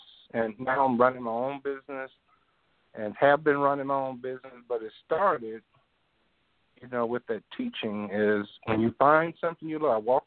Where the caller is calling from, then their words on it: Reno, Nevada, United States; I'm calling from Reno, Nevada.